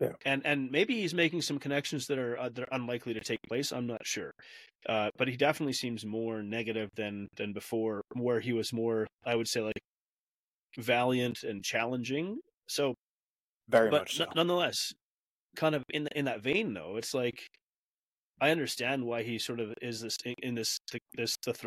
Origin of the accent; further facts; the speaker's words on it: Canada; like as a Canadian, I think I have, you know, I support in a sense like human rights.